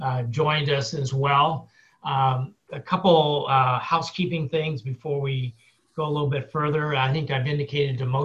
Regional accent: Portland, Oregon, United States; I'm from Portland, Oregon, and Roger is from Salem, so we're at least close.

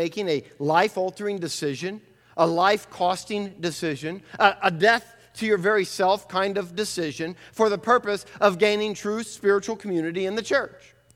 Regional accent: United States; After all, we are American. We like it.

